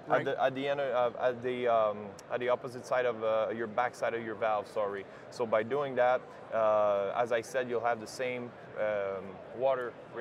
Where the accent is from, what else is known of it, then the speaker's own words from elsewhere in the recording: Canada; So in my case, I'm from Canada